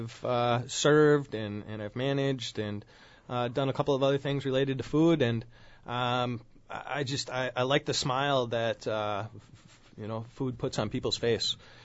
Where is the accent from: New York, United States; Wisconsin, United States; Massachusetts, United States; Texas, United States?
Wisconsin, United States; Hortonville; So I'm originally from the Appleton area. I grew up in Hortonville here